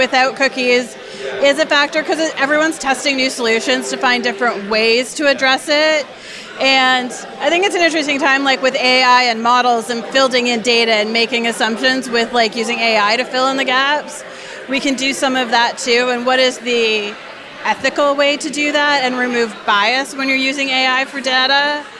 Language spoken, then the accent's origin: English; Woodstock, Ontario, Canada; because I grew up in Woodstock, Ontario. It is one of the fastest growing cities in Canada right now.